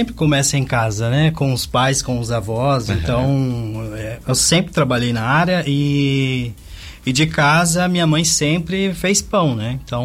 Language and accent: Portuguese; São Paulo, Brazil; Eu sou paulista, né, mas coração curitibano, né, morei aqui no Bacacheri.